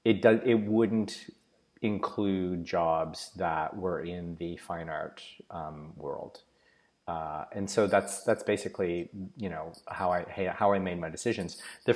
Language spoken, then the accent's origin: English; Canada; I was an international student. I'm from Canada.